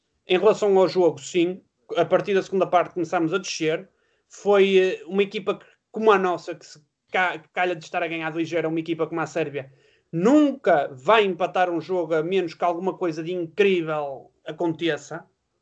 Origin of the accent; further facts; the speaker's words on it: Portugal; nós como portugueses